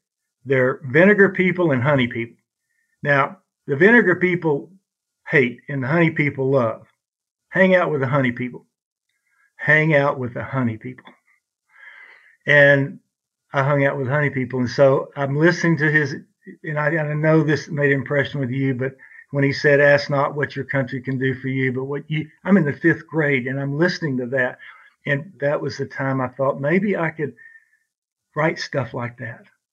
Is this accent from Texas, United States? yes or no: yes; Brownwood, Texas, United States; And my mom and dad, we grew up in Brownwood, Texas, and my mom and dad were lifelong moderate Democrats.